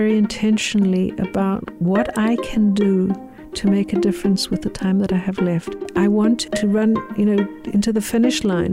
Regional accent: South Africa; now in Duluth, United States; I'm from South Africa. And when I'm here in Duluth in the United States, and I talk about home, I mean South Africa. Mm. I left South Africa in 1984, but I am deeply South African, an African to my core, and that is my home.

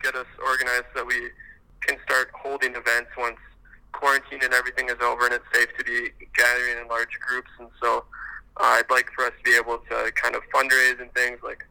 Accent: Foley, Minnesota, United States; I'm a junior this year. I'm from Foley, Minnesota.

